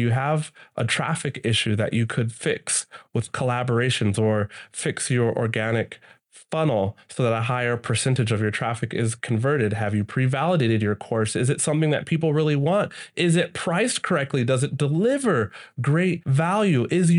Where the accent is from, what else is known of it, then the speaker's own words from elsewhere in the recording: United States; I'm from the States, so I say the States a lot